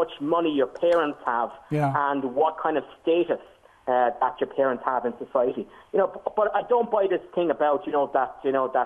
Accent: Ireland; I'm actually not from the UK, by the way, but I'm from the Republic of Ireland.

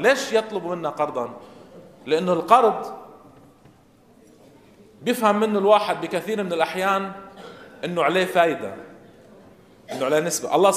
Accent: Lebanon; كما حصل عندنا في لبنان في أمور كبيرة جدا

